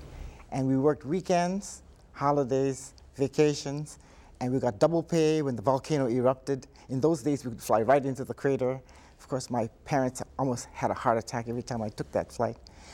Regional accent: Hilo, Hawaii, United States; So growing up in Hilo was nice.

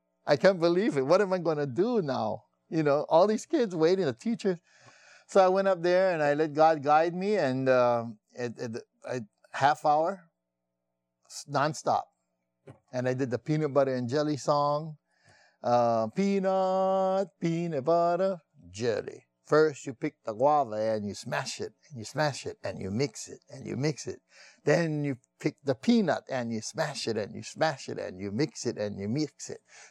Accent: Oahu, Hawaii, United States; After I introduced myself and, you know, I'm from Oahu. I came long ways, you know

